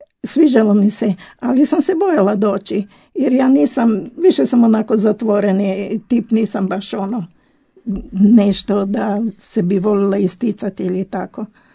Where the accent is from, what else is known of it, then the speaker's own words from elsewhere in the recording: Pregrada, Krapina-Zagorje County, Croatia; ja sam tamo iz Zagorja, iz Pregrade. E, tamo sam išla u školu i u crku, pričest, krizmu, tamo sam sve to primila. I odrasla sam u jednoj katoličkoj obitelji